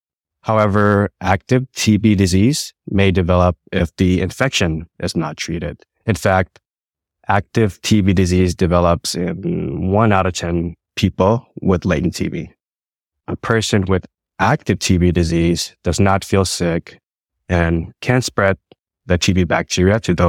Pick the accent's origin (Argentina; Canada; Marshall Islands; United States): Marshall Islands; I'm originally from the Marshall Islands.